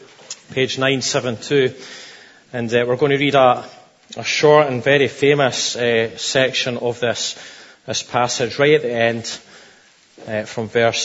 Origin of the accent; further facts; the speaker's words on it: Musselburgh, Scotland, United Kingdom; It's good to be back in Musselburgh again, my hometown, my home church.